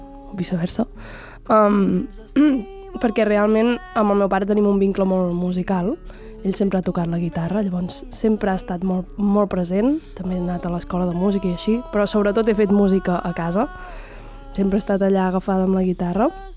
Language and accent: Catalan; Prats de Lluçanès, Catalonia, Spain; Jo vaig entrar a viure en una casa nova, al meu poble, Prats de Lluçanès, i amb una amiga, vam començar a viure juntes i per mi era una tornada al poble perquè jo venia d'estudiar a Lleida